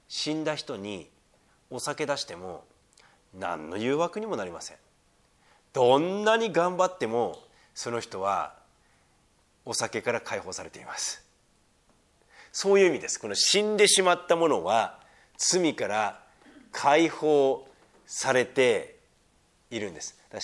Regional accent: Sendai, Miyagi, Japan; で、私は仙台出身なんですよ。で、もっと塩辛いんですよ、しょっぱいんだよ。

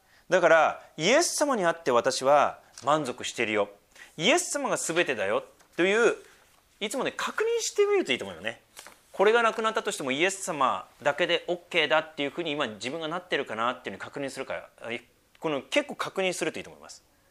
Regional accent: Tohoku, Japan; 私の実家は東北ですからね

